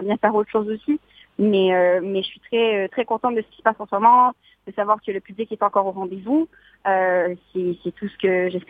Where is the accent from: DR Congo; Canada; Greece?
Canada; Montreal, Quebec; j'ai grandi à Montréal, comme beaucoup de gens